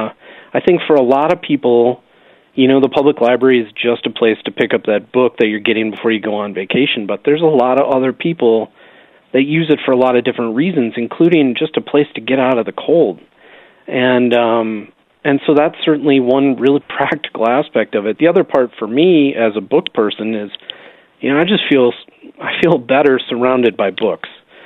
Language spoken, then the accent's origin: English; Eau Claire, Wisconsin, United States; when I was a boy growing up in Eau Claire